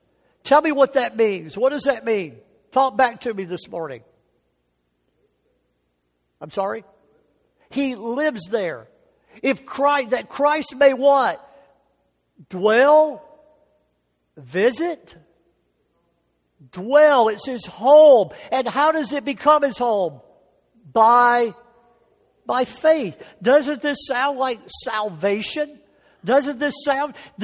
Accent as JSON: {"language": "English", "region": "Southern United States", "country": "United States", "said": "but I'm from the South, so I think I have a right to say this."}